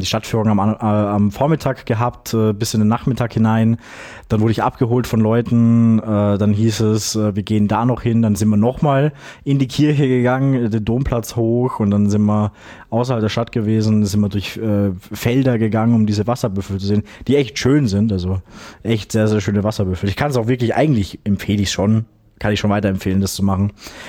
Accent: Graz, Styria, Austria; born or raised there

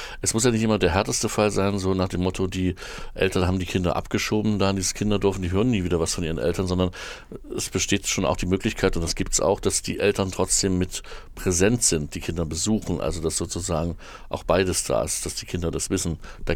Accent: Erfurt, Thuringia, Germany; Also ich frage jetzt so als Erfurter

